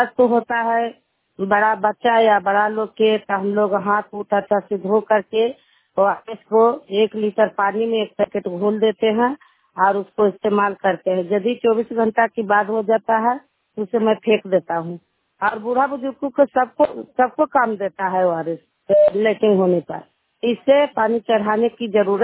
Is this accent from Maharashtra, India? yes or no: no; Daldali Chak, Bihar, India; मैं दलदली चक का रहने वाला हूँ